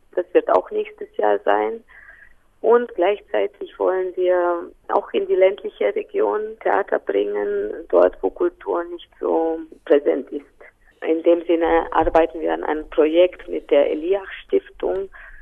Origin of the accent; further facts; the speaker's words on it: Biertan, Sibiu County, Romania; also born or lived in Bucharest; Ich komme ja aus Hermannstadt, also ich habe meine Kindheit in Birtheln verbracht und dann habe ich in Hermannstadt studiert und dann später in Bukarest.